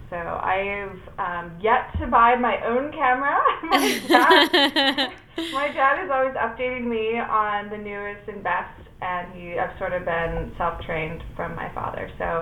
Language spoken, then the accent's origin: English; Oshkosh, Wisconsin, United States; I grew up in Oshkosh, Wisconsin.